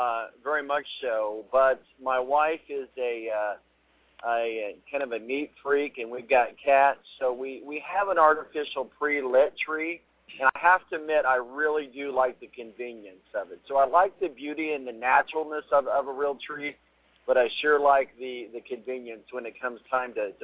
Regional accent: Evansville, Indiana, United States; I grew up in Evansville-Newburgh area

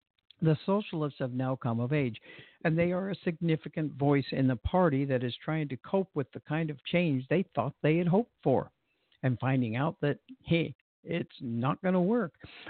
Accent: California, United States; But when I tell people I'm from California

